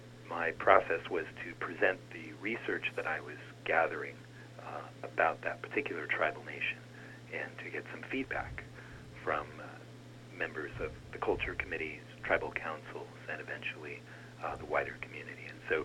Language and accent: English; Redding, California, United States; I was born there in Redding and spent some of my formative years in Trinity County and in Siskiyou County.